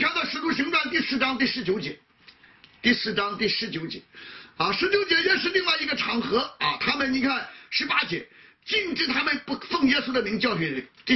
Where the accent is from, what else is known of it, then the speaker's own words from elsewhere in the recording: China; 所以我们中国人怎么不知不觉我们就把传道人神化啊